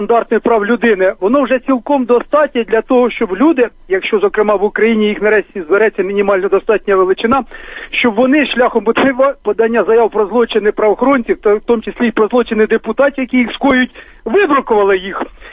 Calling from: Poltava Oblast, Ukraine; з Полтавщини.

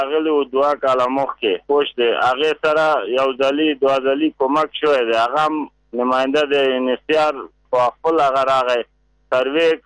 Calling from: Kabul, Afghanistan; زه کابل نه خبرې کوم

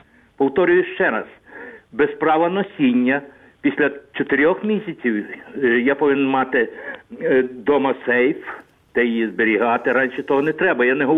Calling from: Ivano-Frankivsk Oblast, Ukraine; Прикарпаття.

